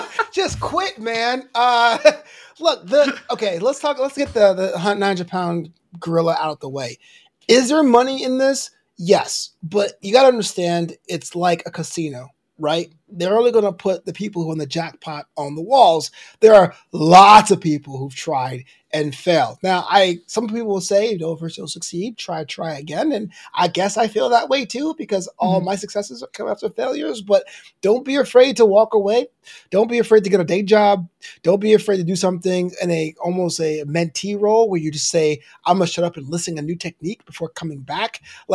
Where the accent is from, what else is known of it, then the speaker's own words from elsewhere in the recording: Brooklyn, New York, United States; Like, I grew up in Brooklyn and didn't understand what a Western was.